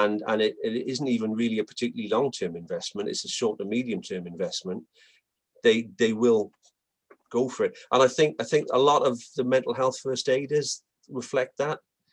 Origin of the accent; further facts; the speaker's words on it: Wales, United Kingdom; And as a Welshman, this kind of resonates with me.